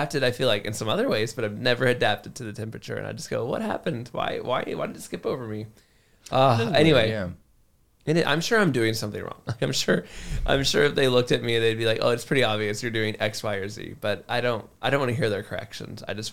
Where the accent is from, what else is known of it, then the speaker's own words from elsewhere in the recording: Florida, United States; moved away as an adult; now in Southeast Asia; I was from Florida. I got really cold easily because I had grown up in Florida.